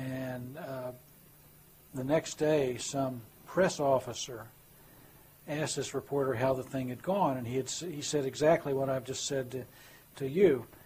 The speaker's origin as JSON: {"language": "English", "town": "Arlington", "region": "Texas", "country": "United States", "said": "He knew that I was from Arlington, Texas, which is where the Texas Rangers play."}